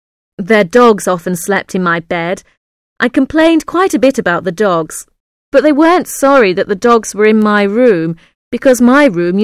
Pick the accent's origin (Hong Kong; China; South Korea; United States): South Korea; English is a second language; now in Canada; No, I come from Korea.